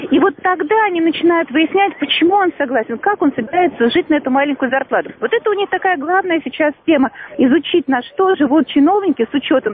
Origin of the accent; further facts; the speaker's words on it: Moscow, Russia; accent: Moscow; Вот я тут совершенно не сенсация со своим московским акцентом.